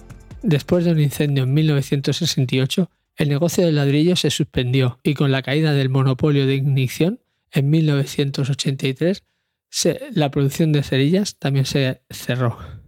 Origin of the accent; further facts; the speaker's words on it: Barcelona, Catalonia, Spain; Se me ha puesto a mí, que soy de Barcelona, imaginaros.